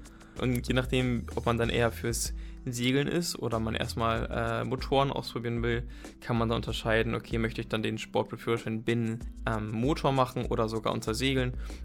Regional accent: Bremerhaven, Bremen, Germany; born there; weil ich gebürtig aus Bremerhaven komme und dadurch halt die Nähe zum Meer habe.

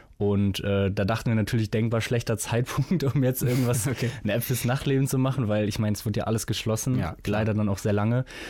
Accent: Olpe, North Rhine-Westphalia, Germany; Ich komme aus Olpe im Sauerland.

